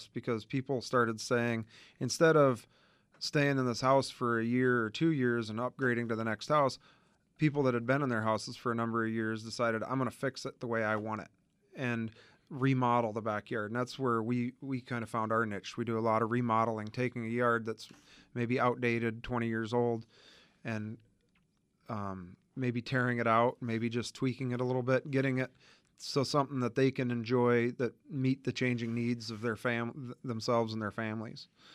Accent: Indiana, United States; We grew up in Indiana and both actually graduated from Purdue. And back there, trees are real.

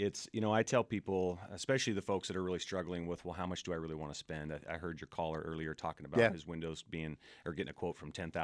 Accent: Seattle, Washington, United States; I'm from Seattle originally, and we saw it happen there pretty early on, late 80s, early 90s

